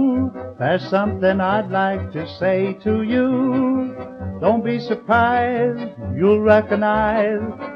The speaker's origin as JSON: {"language": "English", "region": "Southern United States", "country": "United States", "said": "Are you from Dixie? I say from Dixie, 'cause I'm from Dixie too"}